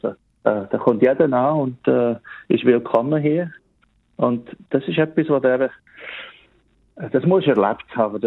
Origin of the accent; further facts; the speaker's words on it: Switzerland; das tropische Klima für als Schweizer ist ja nicht so zum Überleben.